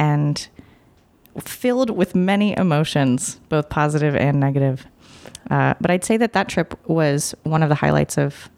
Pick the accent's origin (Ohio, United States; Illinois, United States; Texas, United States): Ohio, United States; Lima; also born or lived in Cleveland, United States; I am originally from Lima, Ohio. I have spent a lot of my creative life in Cleveland, Ohio.